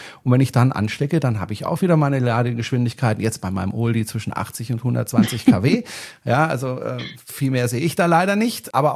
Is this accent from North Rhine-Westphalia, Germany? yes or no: no; Baden-Württemberg, Germany; ich bin Badener. Badenser.